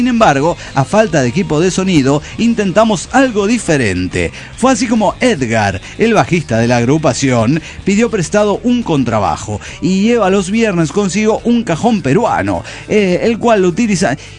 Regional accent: Zacatecas, Mexico; de Zacatecas.

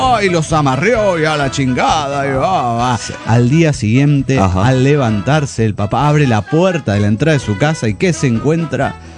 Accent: Cochabamba, Bolivia; de Cochabamba, Bolivia.

